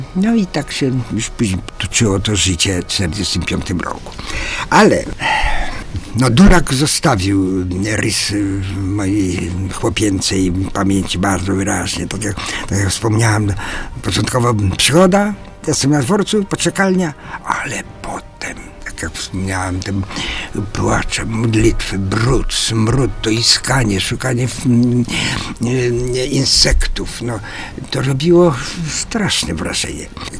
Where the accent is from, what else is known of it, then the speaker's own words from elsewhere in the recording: Warsaw, Masovian Voivodeship, Poland; I urodziłem się na Marszałkowskiej 135, w ruiny. Wychowałem się 16 lat na Chorze 84, ruiny. Ale moje ruiny.